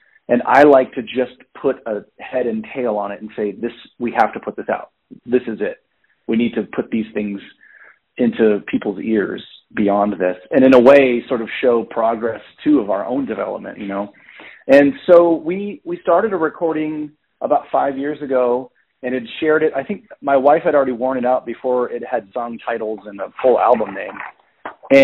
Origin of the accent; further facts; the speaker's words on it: Indiana, United States; I don't mean it in any slight at all to my hometown, which I'm very proud Hoosier.